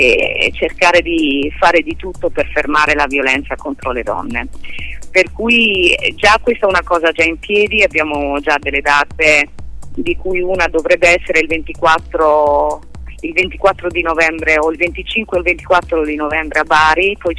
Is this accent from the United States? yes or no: yes; Chicago, Illinois, United States; also born or lived in Italy / Florida; Comunque io sono nata a Chicago, ho vissuto i miei primi 7 anni a Chicago, poi ci siamo trasferiti in Italia e poi dall'Italia siamo tornati a Chicago e poi da Chicago siamo andati in Florida.